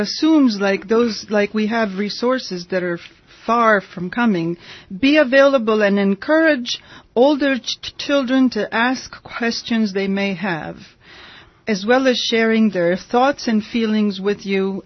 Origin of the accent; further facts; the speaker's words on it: Italy; now in United States; when I was growing up in Italy, America was the big dream.